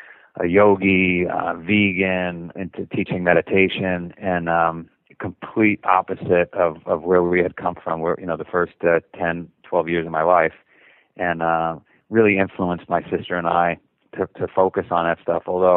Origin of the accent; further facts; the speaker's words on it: Queens, New York, United States; So I grew up in Queens, New York.